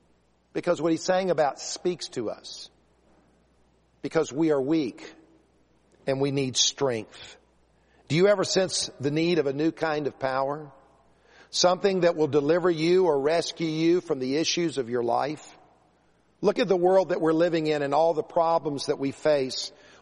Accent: South Carolina, United States; I remember when I was in the fifth grade growing up in South Carolina, we used to have a copy of the Ten Commandments on the wall of the room.

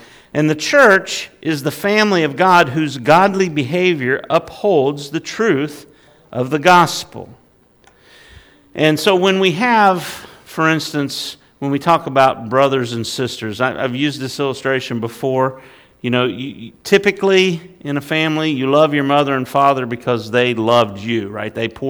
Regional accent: West Virginia, United States; Going back in time, I'm from West Virginia.

